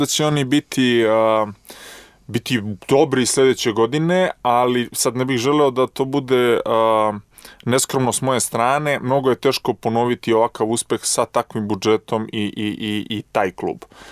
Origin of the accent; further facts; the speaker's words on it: Niš, Nišava District, Serbia; moved away; Ja sam igrao ranije, ja sam iz Niša otišao jako mlad.